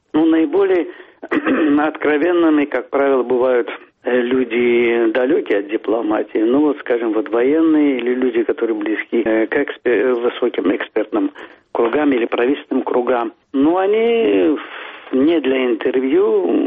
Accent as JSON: {"language": "Russian", "country": "Azerbaijan", "said": "Но когда говорил, что из Азербайджана, то считали, что это такая неудачная шутка."}